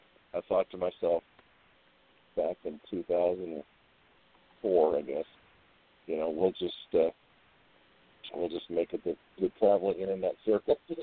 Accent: Minnesota, United States; You know, German, Swedish. And we're both from Minnesota, that kind of thing.

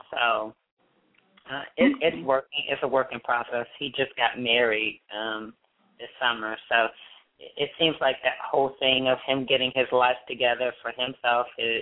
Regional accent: New Jersey, United States; now in Washington, United States; So I get tagged as being a Washingtonian all of the time, but the truth is that I'm originally from New Jersey.

